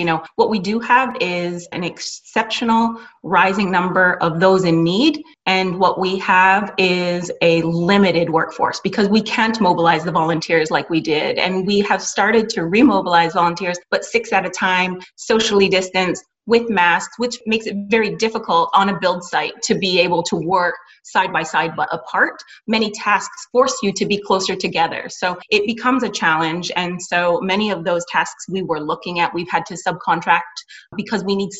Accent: Canada; moved away as an adult; also born or lived in Britain; now in United States; I am originally Canadian and moved to Britain after I finished my studies, and then I lived there for 18 years.

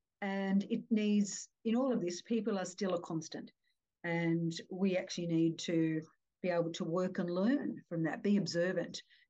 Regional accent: Australia; I grew up in Australia

